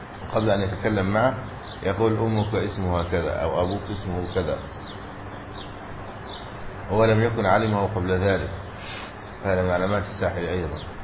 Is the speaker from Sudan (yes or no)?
no; Egypt; وعندنا في مصر في الجنوب